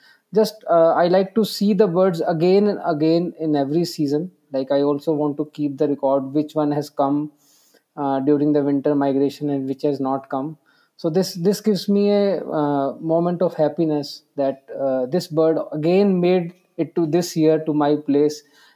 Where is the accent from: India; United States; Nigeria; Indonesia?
India; first language Hindi; English is a second language; like in Hindi, in my native language, we say bird as a chidiya.